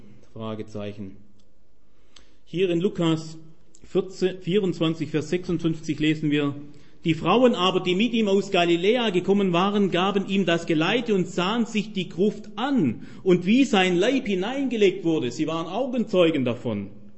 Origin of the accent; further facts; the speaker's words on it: Baden-Württemberg, Germany; Ich kenne das von meiner Heimat, Schwäbische Alb